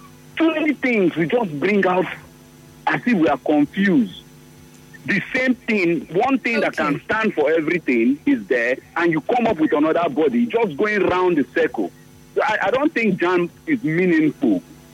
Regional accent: Nigeria; I am Nigerian and I have national ID card

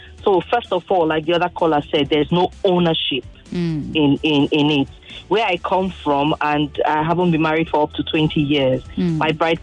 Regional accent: Edo, Nigeria; now in Lagos, Nigeria; I'm calling from the Ajah area of Lagos.

